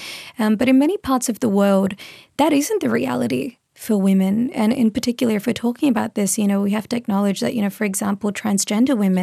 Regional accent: Australia; as someone who is, you know, ethnically Indian, but born and raised in Australia

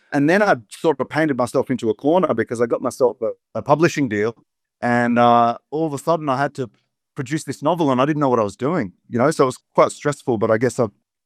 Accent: Queanbeyan, New South Wales, Australia; about growing up in Queanbeyan

